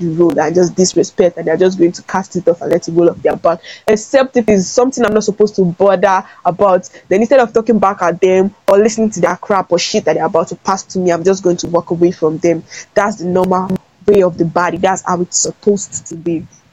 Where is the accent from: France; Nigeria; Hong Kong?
Nigeria; Like now, as a Nigerian, what is going to label me as bad as a student?